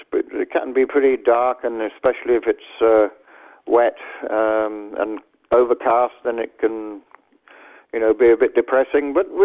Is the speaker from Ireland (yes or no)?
yes; Ireland; also born or lived in London, United Kingdom; I was born in North London, raised in Ireland, and I traveled around the world back in the 60s.